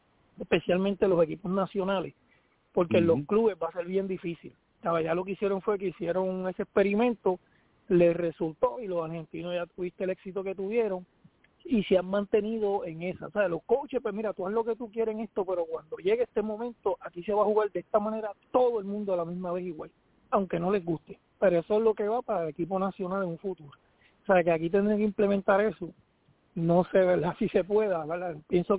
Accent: Dominican Republic; Los únicos que juegan acá somos los americanos, nosotros, los dominicanos

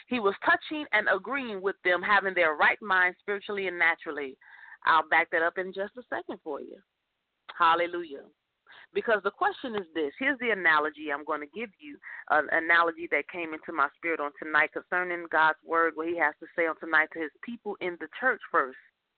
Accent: Chicago, Illinois, United States; you know, I'm from Chicago. I live the city life. I love the city life.

